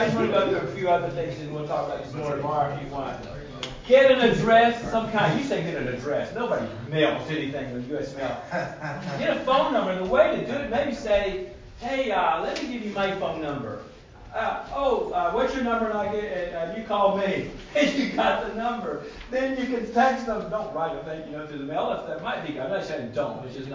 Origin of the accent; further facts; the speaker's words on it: Southern United States, United States; accent: southern; And maybe they don't like my southern accent or whatever.